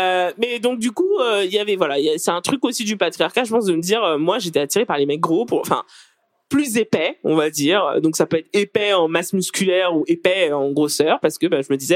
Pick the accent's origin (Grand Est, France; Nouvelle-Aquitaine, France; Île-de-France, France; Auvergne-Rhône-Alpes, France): Île-de-France, France; j'attire personne dans mon bled paumé du 77, c'est mort pour moi.